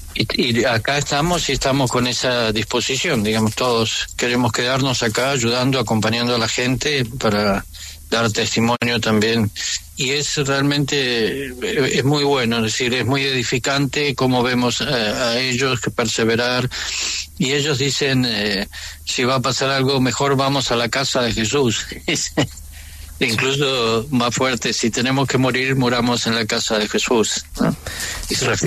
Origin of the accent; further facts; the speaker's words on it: Buenos Aires, Argentina; Yo soy argentino, de Buenos Aires.